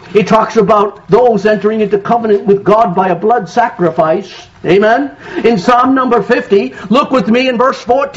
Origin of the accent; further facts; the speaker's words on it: United States; I'm American to the core. You know that. I'm patriotic. I love this country, but I don't like what's happening.